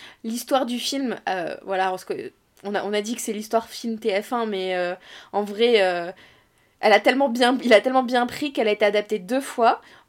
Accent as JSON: {"language": "French", "town": "Fontainebleau", "region": "Île-de-France", "country": "France", "said": "je viens de Fontainebleau, c'est une ville. Il y a même un château, ouais. C'est une très grande ville."}